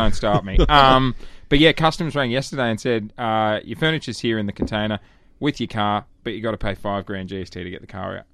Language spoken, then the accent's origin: English; Brisbane, Queensland, Australia; now in New Zealand; And then the last 8 years, been doing Breakfast in Brisbane, my hometown.